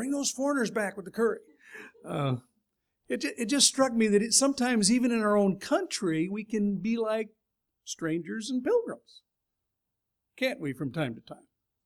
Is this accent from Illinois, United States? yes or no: no; California, United States; We're from California. You know, which is kind of different for Ohioans.